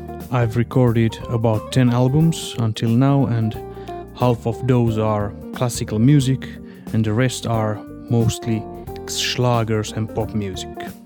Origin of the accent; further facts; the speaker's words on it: Finland; English is a second language; I come from Finland。 Actually my mother is Finnish and my father is Romanian。